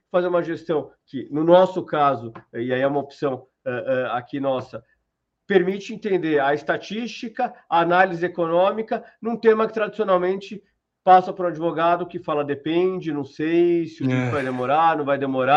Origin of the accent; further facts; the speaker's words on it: São Paulo, Brazil; eu sou de São Paulo, vivi a minha vida toda aqui em São Paulo, fiz direito na faculdade de direito lá do São Francisco